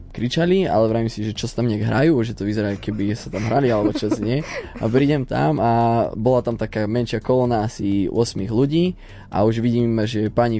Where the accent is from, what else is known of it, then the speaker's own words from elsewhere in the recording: Žilina Region, Slovakia; lebo veľmi inšpiroval veľa ľudí u nás na Kysuciach a začali robiť street workout